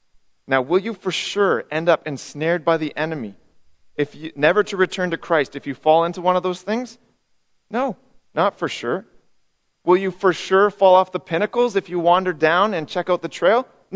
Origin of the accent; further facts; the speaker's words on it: Quesnel, British Columbia, Canada; I grew up in British Columbia, as some of you know, in a little town called Quesnel. It's about 10,000 people. And it's in a plateau area of BC.